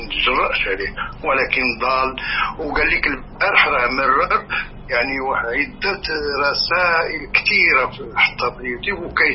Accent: Morocco; لم أرى مثل هذا الضل عندنا في المغرب، عشت 60 سنة

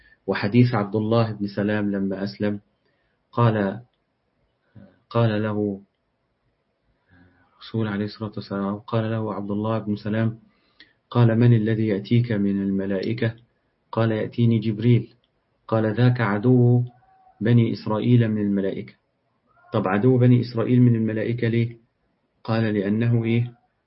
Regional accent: Egypt; فالمعنى العرفي الكلمة يخليك مثلا عندنا في مصر، تمام، هي يعني ربنا يبقيك مش ربنا يخدك

